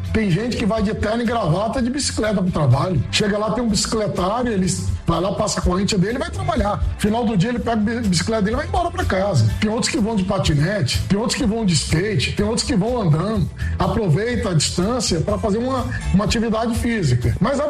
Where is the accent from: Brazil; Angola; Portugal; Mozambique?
Brazil; Brasília, Federal District; Eu estou em Brasília há 60 anos. Eu nasci, cresci em Brasília